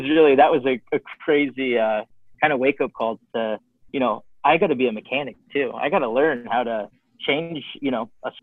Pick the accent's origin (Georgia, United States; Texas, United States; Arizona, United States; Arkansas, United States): Arizona, United States; I moved back to my hometown, Arizona. I was with two of my friends from high school.